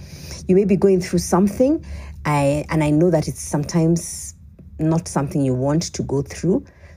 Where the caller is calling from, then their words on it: Nairobi, Kenya; Here in Kenya, I'm shooting this from Nairobi, Kenya